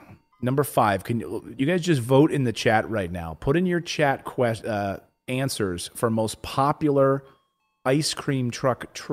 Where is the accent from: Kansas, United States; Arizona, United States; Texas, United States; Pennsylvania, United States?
Pennsylvania, United States; Philadelphia; I grew up in Philadelphia area, so we would have the Italian water ice.